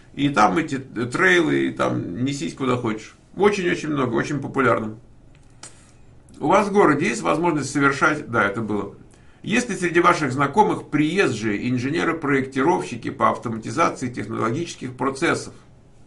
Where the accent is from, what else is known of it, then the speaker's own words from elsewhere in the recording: Russia; accent: Russian; now in United States; с моей там жидовской мордой и с моим русским акцентом